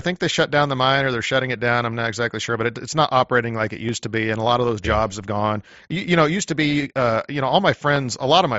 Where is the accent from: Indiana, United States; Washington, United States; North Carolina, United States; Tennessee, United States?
Washington, United States; I grew up in Washington State, which is literally right next door.